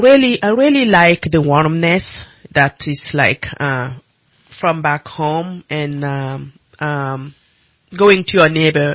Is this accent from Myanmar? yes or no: no; Burkina Faso; English is a second language; now in Reading, United Kingdom; I'm originally from Burkina Faso, Uganda.